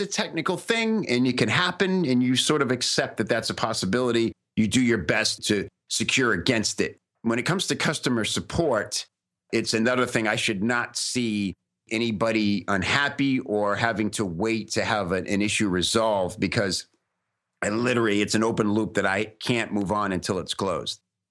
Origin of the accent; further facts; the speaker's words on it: Tampa, Florida, United States; now in Los Angeles, United States; And he and I moved out to LA together when we started at the same age. He was from Orlando, I was from Tampa.